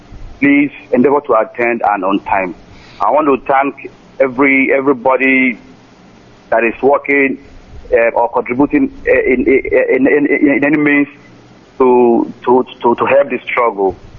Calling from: Imo, Nigeria; I am from Isialamba, I know, in Imo State, Biafra land.

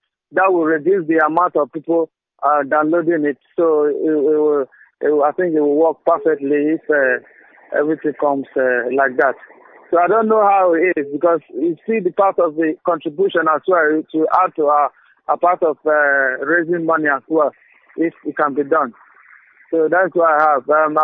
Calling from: Luton, East of England, United Kingdom; I'm calling from Luton.

